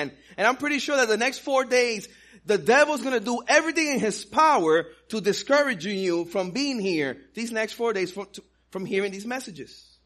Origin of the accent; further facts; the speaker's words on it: New York City, New York, United States; first language Spanish; English is a second language; You know, I grew up in New York City, so I learned Spanish at home, and I learned English on the streets, and I always had a C in English and in reading, and my grammar and all that wasn't that strong